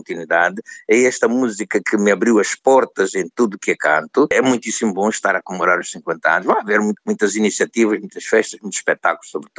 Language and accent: Portuguese; Angola; moved away as an adult; na minha vivência dos primeiros 23 anos de vida intensos, naquele calor escaldante da minha terra de origem, Angola.